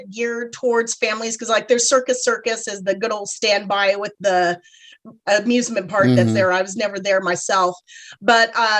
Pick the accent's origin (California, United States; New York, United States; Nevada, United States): Nevada, United States; Las Vegas; There's only so much a 16-year-old at the time can do in Vegas in a town that is geared somewhat towards families.